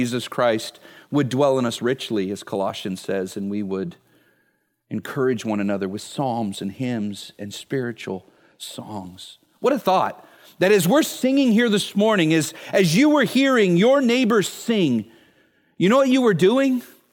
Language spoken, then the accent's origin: English; Vallejo, California, United States; I grew up, for those of you who don't know who I am, I grew up in Vallejo, California at Community Bible Church under Pastor Steve Fernandez.